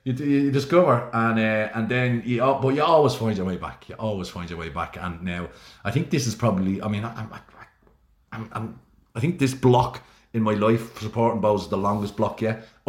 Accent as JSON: {"language": "English", "town": "Dublin", "region": "Leinster", "country": "Ireland", "said": "So we only just discovered that we lived not too far away from each other, Jordan. Like, I'm from Finglas South"}